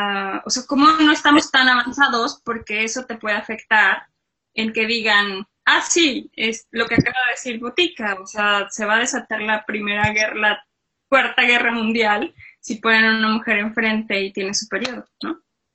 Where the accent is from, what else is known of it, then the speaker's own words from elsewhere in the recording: Mexico; born there; nací en México